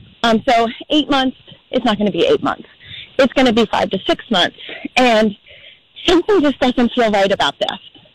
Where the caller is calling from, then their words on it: Shelbyville, United States; Shelbyville.